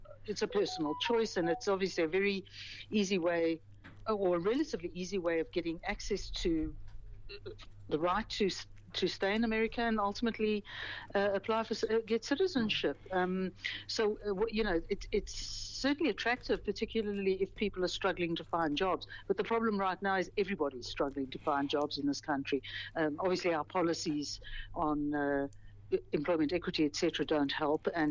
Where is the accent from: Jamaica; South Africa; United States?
South Africa; living in South Africa, first of all, one is a South African, whatever color, religion, creed.